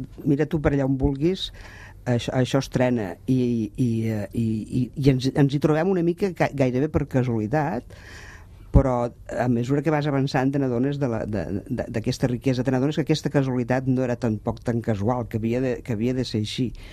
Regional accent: Catalonia, Spain; Jo sóc del Priorat i la primera vegada que em vaig emborratxar tenia 3 anys.

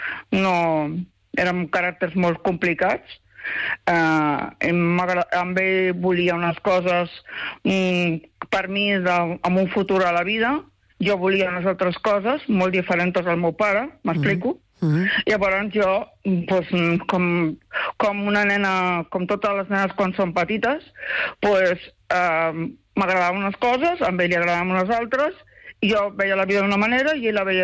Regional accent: Barcelona, Catalonia, Spain; born there; now in Pineda de Mar, Spain; vaig néixer a Barcelona.

